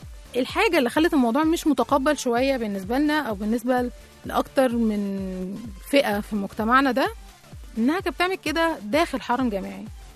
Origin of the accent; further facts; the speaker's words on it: Egypt; ولكن التشكيل بالمعنى اللي احنا عارفينه كمصريين مش موجود عند ناس كتير، يعني هو مش موجود اصلا غير في مصر.